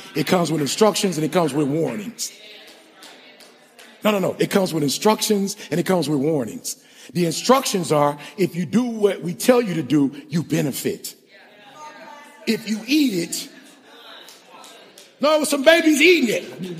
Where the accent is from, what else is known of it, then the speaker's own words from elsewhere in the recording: Detroit, Michigan, United States; I grew up in Detroit and people breaking your stuff and people. And I raised you. I taught you the streets of Detroit's law